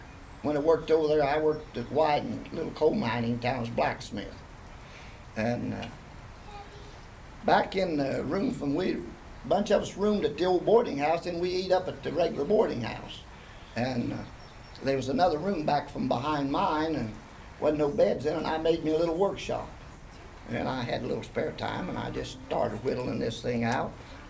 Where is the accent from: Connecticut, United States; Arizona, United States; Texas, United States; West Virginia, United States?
West Virginia, United States; Yeah, we were raised in Braxton County.